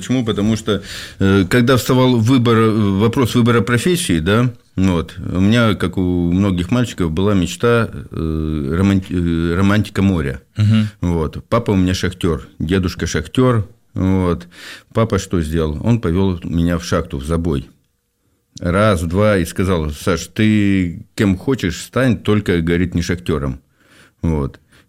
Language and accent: Russian; Vorkuta, Komi Republic, Russia; born there; Я родился под Воркутой в республике Коми СССР, вот, в далеком 75-м году, вот, в нормальной такой семье с определенным достатком